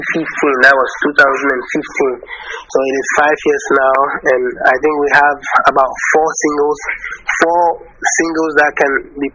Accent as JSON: {"language": "English", "country": "Ghana", "said": "So I'm from Ghana."}